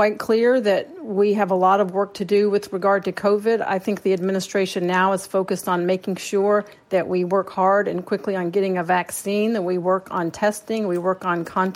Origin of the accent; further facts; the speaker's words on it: Atlanta, Georgia, United States; I'm from Atlanta, born and raised there. Have a lot of friends that obviously my family still lives there.